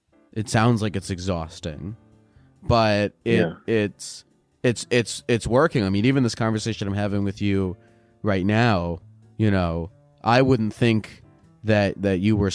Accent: Maryland, United States; Yeah, I'm from Maryland.

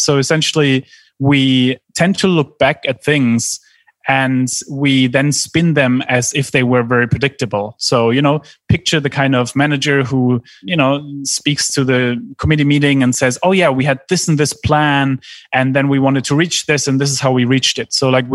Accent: Germany; I grew up in Germany.

